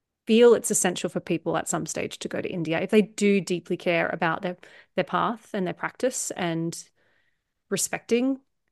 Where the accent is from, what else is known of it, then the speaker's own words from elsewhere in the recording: Australia; as an Australian person, as a Westerner